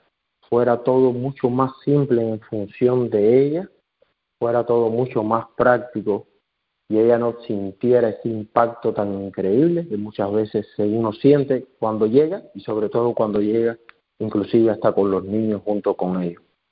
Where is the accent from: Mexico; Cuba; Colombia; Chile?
Cuba; moved away; porque como nosotros ya veníamos de otros países, no somos como esos cubanos que recién llegan